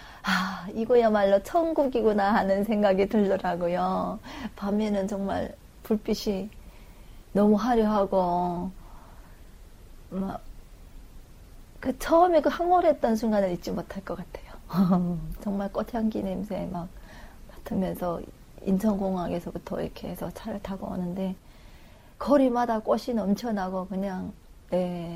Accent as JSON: {"language": "Korean", "region": "Ryanggang", "country": "North Korea", "lives_now": "Seoul, South Korea", "said": "저희 이북에서 뭐 라디오라든가 이런 거 많이 들어가지고"}